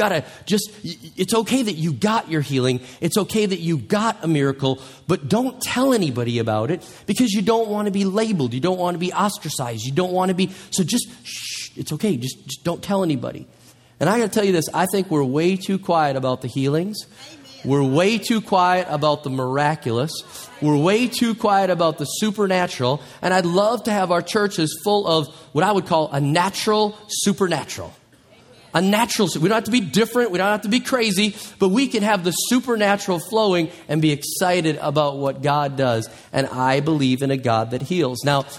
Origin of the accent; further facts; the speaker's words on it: Minnesota, United States; I mean, I'm from Minnesota. How many know that was part of the Louisiana Purchase? So I'm like a Northern Cajun.